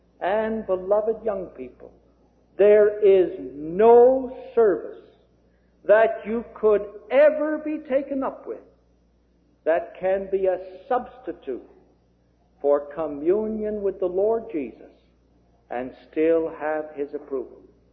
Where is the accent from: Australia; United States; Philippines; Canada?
Canada; You know, being a Canadian, perhaps we're taken up a little bit more with the Queen than our American brethren are.